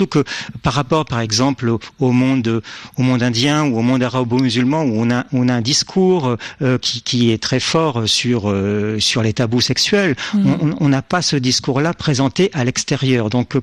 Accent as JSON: {"language": "French", "country": "France", "said": "nous on ne se rend pas compte, par exemple, en tant que Français, qu'on a une culture..."}